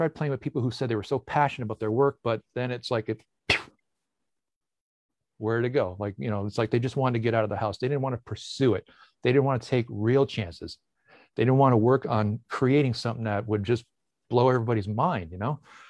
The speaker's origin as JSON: {"language": "English", "town": "Windsor", "region": "Ontario", "country": "Canada", "also_born_or_lived": "London, Canada / Toronto, Canada", "moved": "as an adult", "said": "Well, as you were mentioning, I was from Windsor and moved to London to go to college and went to Toronto after all the education."}